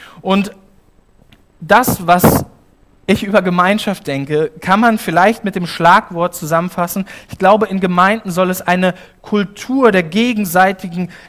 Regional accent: Lower Saxony, Germany; born there; Ich bin seit 4,5 Jahren in Großschwülper Pastor. Ich komme gebürtig aus dem Landkreis Gifhorn. Großschwülper ist der letzte Zipfel vom Landkreis Gifhorn. Ich bin in Wolfsburg zur Schule gegangen

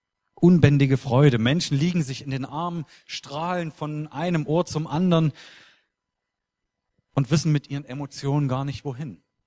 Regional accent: Zwickau, Saxony, Germany; Ich komme ursprünglich aus Zwickau in Sachsen und war dort in einer Gemeinde groß geworden

